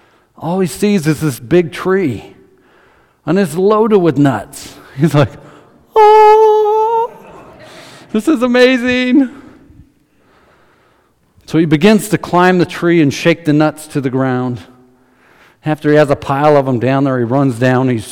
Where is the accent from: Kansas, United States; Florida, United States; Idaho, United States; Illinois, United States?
Idaho, United States; Stites; I grew up over in Stites for a few years, and in front of our house we had this huge tree.